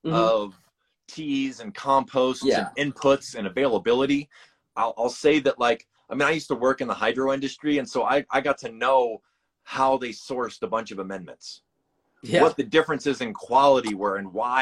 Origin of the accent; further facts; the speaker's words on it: Chicago, Illinois, United States; also born or lived in California; I was from Chicago, and I'd lived out in Cali for a few years and all that.